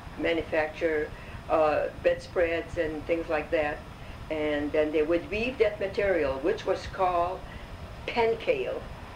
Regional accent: Lewiston, United States; I was born here in Lewiston, and my date of birth is January 24, 1920.

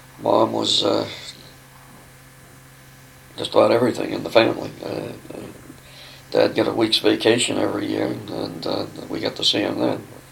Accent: Auburn, Maine, United States; also born or lived in Lewiston; I was born in Lewiston, August 1941. Brought up in Auburn, went to Edward Little High School.

